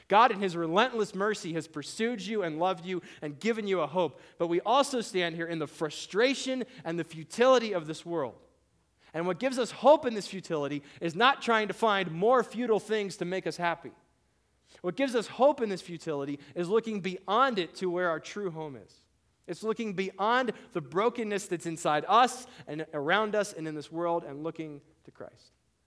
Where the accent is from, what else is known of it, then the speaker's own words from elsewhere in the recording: Mexico City, Mexico; also born or lived in West Virginia / Pennsylvania / Ohio / North Carolina; now in California, United States; I'm a missionary kid. I grew up in Mexico City, and I hate the question people ask, "Hey, where are you from?" Because for me, I'm from West Virginia, Pennsylvania, Ohio, North Carolina, Mexico City, and California now.